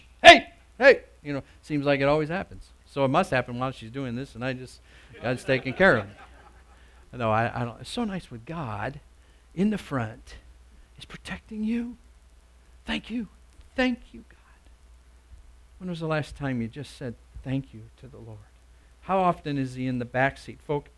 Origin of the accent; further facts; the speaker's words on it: United States; I'm so glad that I'm an American, you know.